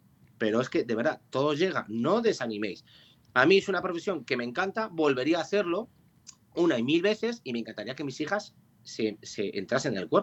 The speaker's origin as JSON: {"language": "Spanish", "town": "Madrid", "region": "Community of Madrid", "country": "Spain", "lives_now": "Ávila, Spain", "said": "Ojo, que yo soy de Madrid, que yo me encanta Madrid y estuve en Madrid muchos años trabajando, pero al final he hecho mi vida pues en este caso en la ciudad de Ávila."}